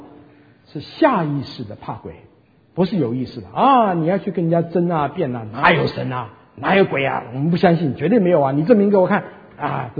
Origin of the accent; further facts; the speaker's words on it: Shaoshan, Hunan, China; 我是湖南人，我不但是湖南人，我是湖南韶山人，祖籍韶山哈。